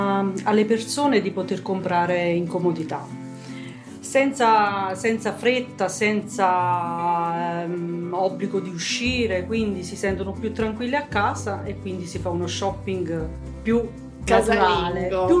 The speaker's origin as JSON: {"language": "Italian", "town": "Torre Annunziata", "region": "Campania", "country": "Italy", "moved": "yes", "lives_now": "Foiano della Chiana, Italy", "said": "Allora, io sono di Torre Annunziata, in provincia di Napoli."}